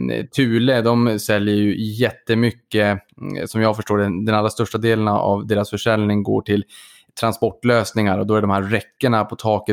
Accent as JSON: {"language": "Swedish", "region": "Norrbotten County", "country": "Sweden", "tie": "born there", "lives_now": "Stockholm, Sweden", "said": "Eller ja, jag är ju född i Norrbotten, det kanske ni hör. Men nu är jag hemma i Stockholm igen"}